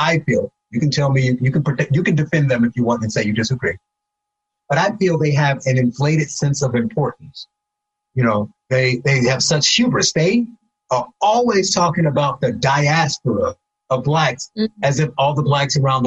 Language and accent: English; United States; It's just a connection there, but I still feel I'm American, right?